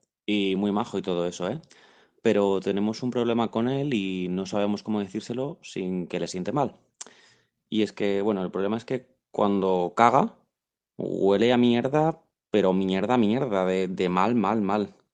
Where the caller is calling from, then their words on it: Tarragona, Catalonia, Spain; de Tarragona.